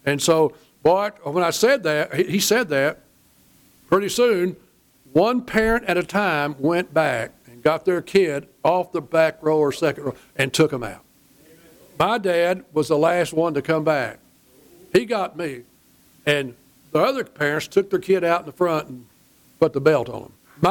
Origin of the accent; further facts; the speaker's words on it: Cleburne, Texas, United States; One time when I was as a kid growing up in Cleburne, Old Calvary Baptist, it was up about a junior high.